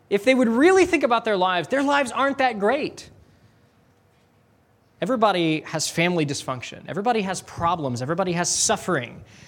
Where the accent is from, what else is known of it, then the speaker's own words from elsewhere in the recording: Alabama, United States; I grew up with them in Alabama